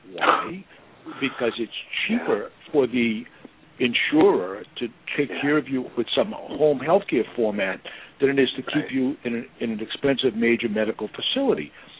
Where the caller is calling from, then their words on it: Boston, Massachusetts, United States; I'm in Boston.